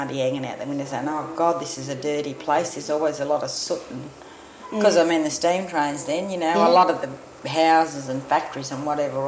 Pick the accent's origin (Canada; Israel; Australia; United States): Australia; Helensburgh, New South Wales; We grew up in Helensburg where there were only whites, and I was a little bit funny about it. I knew that I had Aboriginal, I was an Aboriginal then